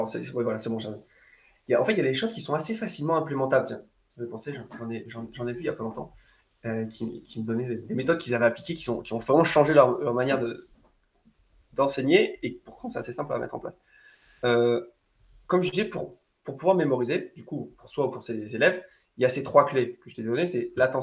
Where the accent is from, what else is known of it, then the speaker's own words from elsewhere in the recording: south-east France, France; accent: southeastern French; je dis top, j'ai l'accent du sud-est.